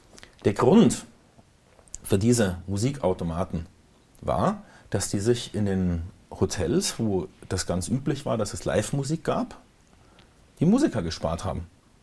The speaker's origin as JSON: {"language": "German", "region": "West Germany", "country": "Germany", "lives_now": "East Germany, Germany", "said": "Und ich wohne seit 10 Jahren als Wessi im Osten"}